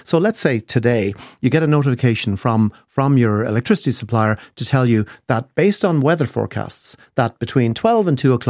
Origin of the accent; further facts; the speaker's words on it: Kilkenny, Leinster, Ireland; Even my hometown of Kilkenny, there are plenty of 150, 200 kilowatt high-speed chargers.